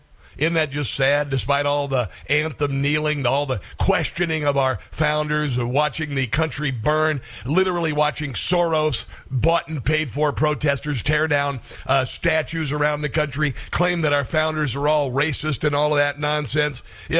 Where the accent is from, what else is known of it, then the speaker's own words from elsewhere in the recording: Iowa, United States; I'm a kid from Iowa